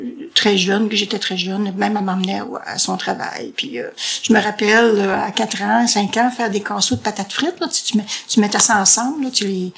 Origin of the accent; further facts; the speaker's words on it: Montreal, Quebec, Canada; born there; also born or lived in Lanaudière; Moi, je suis née à Montréal, en fait.